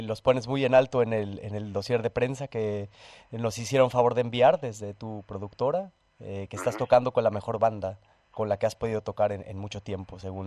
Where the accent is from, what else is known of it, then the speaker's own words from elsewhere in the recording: Mexico City, Mexico; Soy chilango, sí, soy chilango, soy chilango.